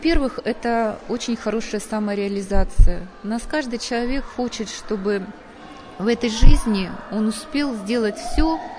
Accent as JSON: {"language": "Russian", "town": "Yekaterinburg", "region": "Sverdlovsk Oblast", "country": "Russia", "tie": "born or raised there", "said": "по месту жительства я родилась и живу на Химаше."}